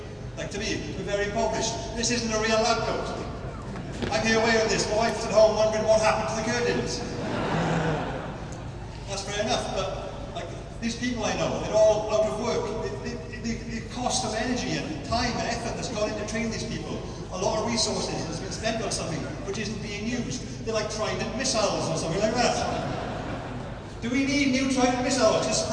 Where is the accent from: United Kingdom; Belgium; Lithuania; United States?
United Kingdom; Wales; our Prime Minister David Cameron, which as a Welsh person, that still makes me gag slightly to say that.